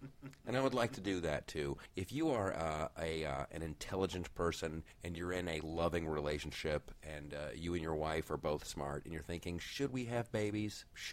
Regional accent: Ohio, United States; that's my home state.

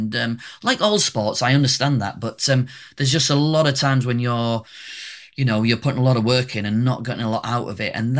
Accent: Yorkshire and the Humber, United Kingdom; being a British man, being brought up in North Yorkshire

